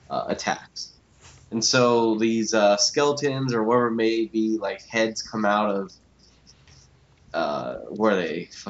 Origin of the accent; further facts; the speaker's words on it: Seattle, Washington, United States; Listen, like I'm from Seattle